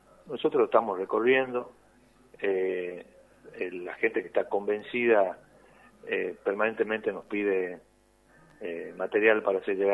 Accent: Concepción, Tucumán, Argentina; yo soy de Concepción

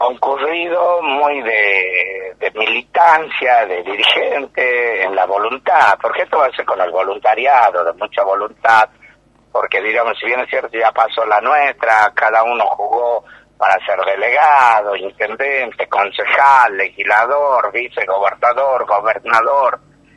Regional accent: Tucumán, Argentina; A nosotros como tucumanos nos hubiese gustado

